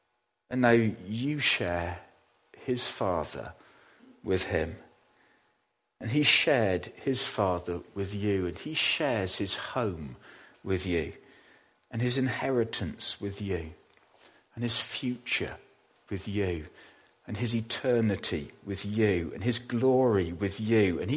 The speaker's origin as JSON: {"language": "English", "town": "Bradford-on-Avon", "region": "South West England", "country": "United Kingdom", "tie": "born or raised there", "said": "one of my cousins who I grew up with in Bradford-on-Avon"}